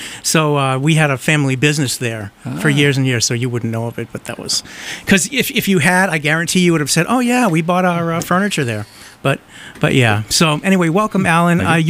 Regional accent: Haverhill, Massachusetts, United States; I grew up in Haverhill.

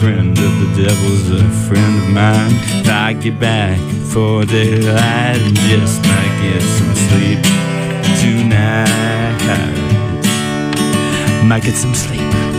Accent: Puerto Rico; I come from Puerto Rico. Puerto Rico. By way of Costa Rica, pura vida.

